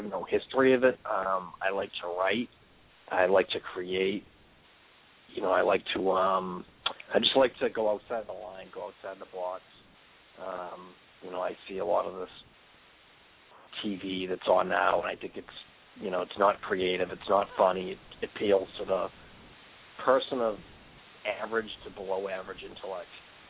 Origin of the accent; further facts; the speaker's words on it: Dorchester, Massachusetts, United States; I'm from Dorchester.